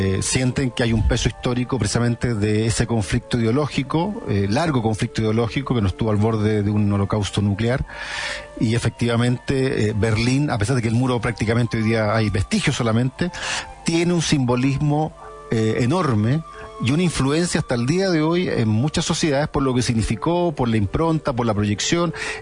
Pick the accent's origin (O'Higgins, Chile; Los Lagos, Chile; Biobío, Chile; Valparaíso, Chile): Biobío, Chile; Concepción; nosotros somos de Concepción